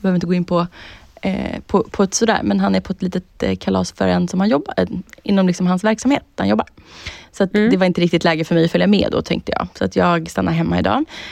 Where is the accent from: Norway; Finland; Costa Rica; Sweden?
Finland; men jag är ju finne.